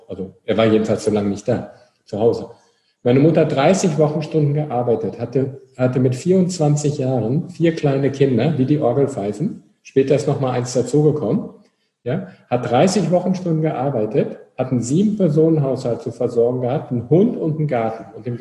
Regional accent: North Rhine-Westphalia, Germany; Wir kommen aus Nordrhein-Westfalen. Das war ja die Hochburg der Sozialdemokraten damals.

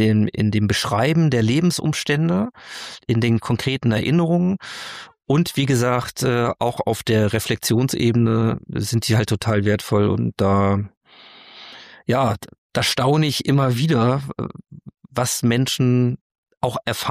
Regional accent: Hanover, Lower Saxony, Germany; als Norddeutscher bist du ja, also als Hannoveraner bin ich ja, habe ich ja einen Gendefekt und eine Dialektschwäche, ja.

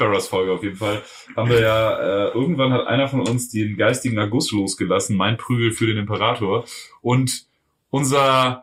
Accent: Germany; Ja, ich bin Deutscher.

